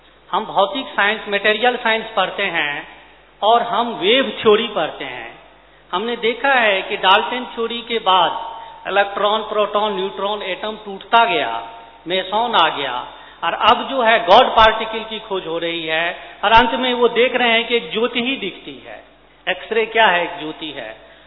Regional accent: Delhi, India; मैं दिल्ली से आया हूँ।

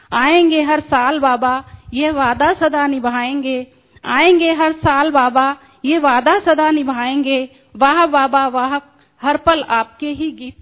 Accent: Mumbai, Maharashtra, India; मैं 20 साल से ज्ञान में हूँ, मैं मुंबई बोरीवली से हूँ।

